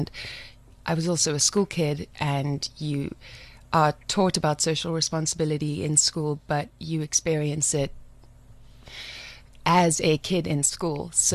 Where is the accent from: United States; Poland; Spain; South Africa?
South Africa; Johannesburg, Gauteng; I am born and raised in Johannesburg, outside of Honeydew, and I absolutely am passionate about South Africa.